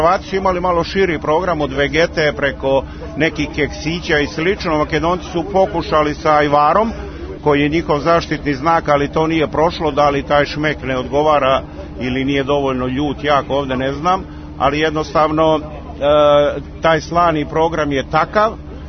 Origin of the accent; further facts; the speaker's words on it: Zlatibor District, Serbia; now in Qatar; pošto sam ja rodom sa Zlatibora, mi smo poznati gurmani